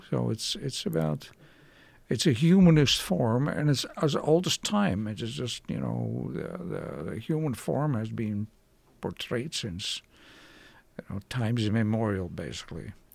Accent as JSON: {"language": "English", "town": "Haarlem", "region": "North Holland", "country": "Netherlands", "tie": "born or raised there", "said": "I have a big painting show coming up in my hometown, Haarlem, next month."}